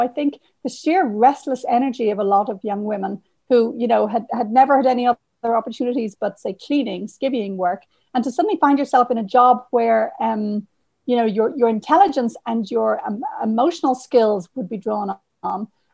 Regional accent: Ireland; now in Canada; my home country of Ireland and my more recent home country of Canada.

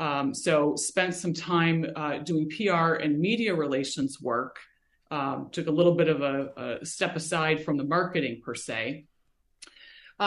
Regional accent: Midwest, United States; I grew up in the Midwest and actually graduated from college with a communications and marketing degree way back in the day.

